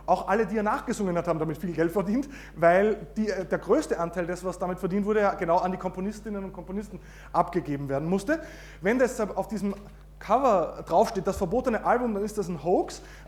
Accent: Austria; ich bin Österreicher

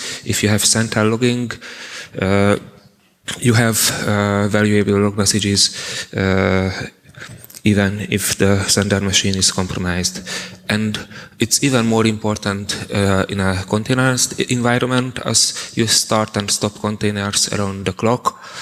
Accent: Hungary; English is a second language; from Hungary, evangelist at Balabit, developers of Syslog.ng.

